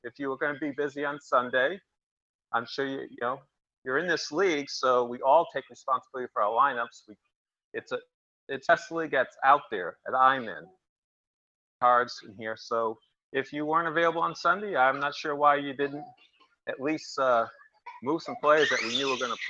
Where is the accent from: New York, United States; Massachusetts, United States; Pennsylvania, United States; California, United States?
Massachusetts, United States; Boston; But I'm from Boston, so you know